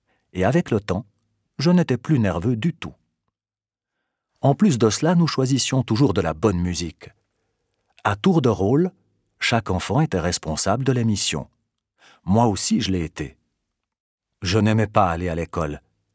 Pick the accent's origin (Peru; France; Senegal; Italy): Peru; Lima; now in Geneva, Switzerland; J'ai 32 ans et je vis depuis 5 ans à Genève. Je suis marié et j'ai 2 enfants. J'ai grandi à Lima avec 2 sœurs et un frère.